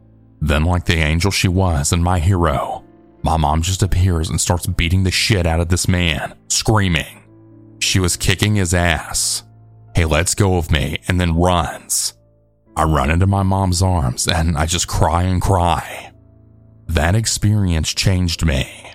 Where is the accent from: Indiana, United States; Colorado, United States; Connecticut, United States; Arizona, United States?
Arizona, United States; Tucson; born there; I'm 46 years old. I was born in Tucson, Arizona.